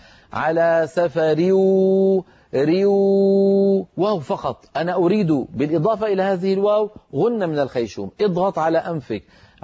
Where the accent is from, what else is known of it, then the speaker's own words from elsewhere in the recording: Damascus, Damascus Governorate, Syria; بينما مثلا أهل دمشق وأنا من دمشق ينطقونها رخوة